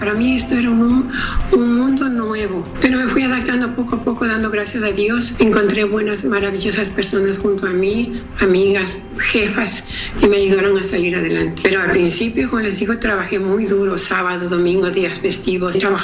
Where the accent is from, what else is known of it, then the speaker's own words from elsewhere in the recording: Ecuador; moved away as an adult; now in Spain; soy ecuatoriana, vine a España con el afán de poder sacar adelante a mis hijos, por la situación económica de mi país era muy dura. Yo soy madre divorciada con tres hijos y decidí venir por 5 años